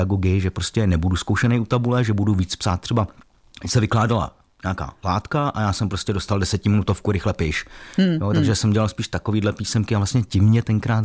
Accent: Ústí nad Labem, Ústí nad Labem Region, Czechia; also born or lived in Prague; Narodil jsem se v Praze, ale cítím se být Ústečákem. Severočechem.

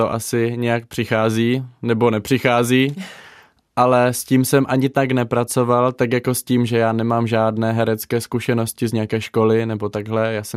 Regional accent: Moravia, Czechia; No, já jsem z Moravy a no?

